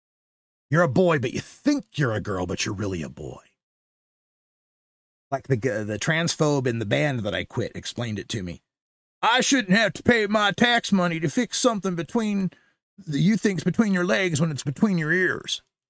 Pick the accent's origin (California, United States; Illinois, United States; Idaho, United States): Idaho, United States; And the thing about this is, you know, growing up in Idaho, they have a saying, Idaho is what America was.